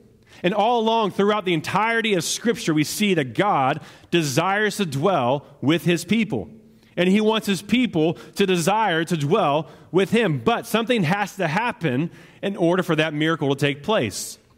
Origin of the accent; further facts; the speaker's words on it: Appalachia, United States; I am an Appalachian through and through.